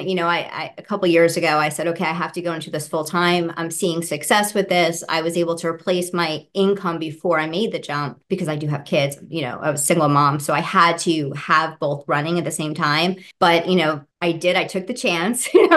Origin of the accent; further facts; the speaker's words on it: Doylestown, Pennsylvania, United States; I am from Doylestown, Pennsylvania